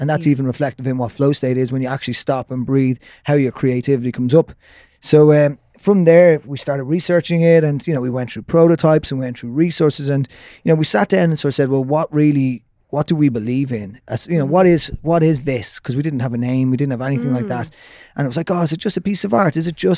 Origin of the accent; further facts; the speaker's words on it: County Wicklow, Ireland; I'm from the Shticks. I'm from Wicklow. Live up in the mountains and love being out in the mountains.